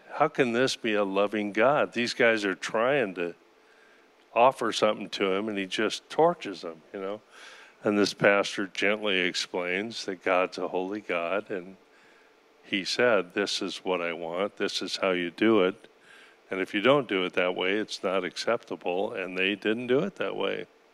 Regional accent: United States; I'm an American. Aren't all Americans Christians?

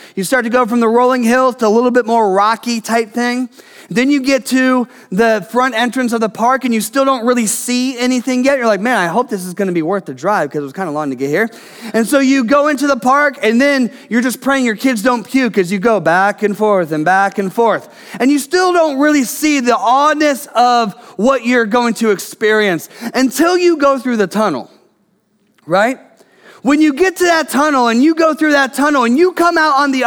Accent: Midwest, United States; now in California, United States; Now, if you don't know, I grew up in the Midwest. We moved here as a family just a little over 18 months ago.

